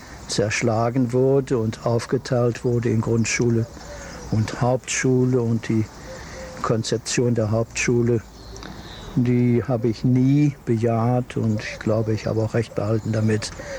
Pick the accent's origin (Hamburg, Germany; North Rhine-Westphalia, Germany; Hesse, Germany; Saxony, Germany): North Rhine-Westphalia, Germany; Cologne; Ich habe als Kind in Nippes, Köln-Nippes, nur ein einziges Auto kennengelernt.